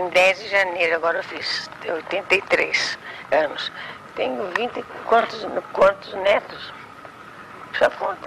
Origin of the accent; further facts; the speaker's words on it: São José dos Campos, São Paulo, Brazil; Nascida e criada aqui em São José dos Campos mesmo. Meus pais também daqui. E sempre, desde que me casei, moro aqui na fazenda e nunca me mudei.